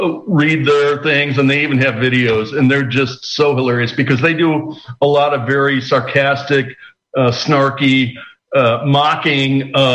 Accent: Wisconsin, United States; which came out of my home state of Wisconsin, out of Madison, Wisconsin, which, of course, is the center of communism in the United States these days.

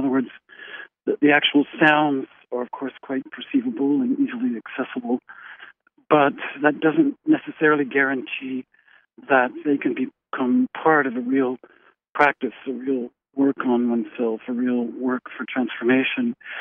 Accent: Taos, New Mexico, United States; born there; And I was born in Taos, and according to my spiritual family, Taos Pueblo, their influence on me was quite strong. I mean, I was an infant

